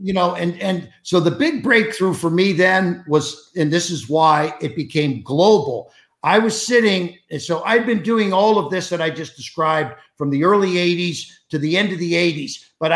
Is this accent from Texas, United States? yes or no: no; Cincinnati, Ohio, United States; I grew up in Cincinnati, Ohio, which is not a big city. It was, you know, sort of a blue collar area.